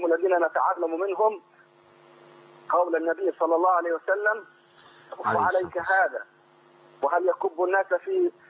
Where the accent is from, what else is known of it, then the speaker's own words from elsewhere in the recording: Egypt; now in Saudi Arabia; أنا مصري مقيم في السعودية